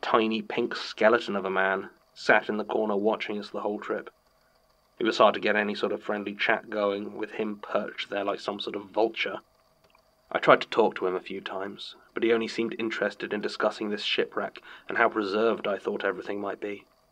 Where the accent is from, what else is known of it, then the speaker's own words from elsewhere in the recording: Halifax, Nova Scotia, Canada; I grew up in Halifax, Nova Scotia, and was swimming almost before I was walking.